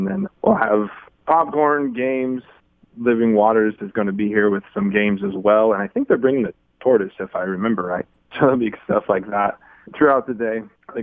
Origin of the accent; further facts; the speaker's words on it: La Crosse, Wisconsin, United States; I grew up here in the La Crosse area, and I grew up hearing about Jesus, went to church with my family as a young kid.